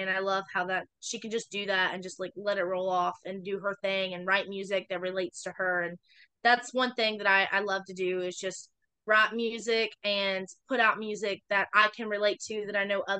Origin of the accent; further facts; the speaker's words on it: Opp, Alabama, United States; So actually both times that was at the Rattlesnake Rodeo in right there by my hometown, Op, Alabama.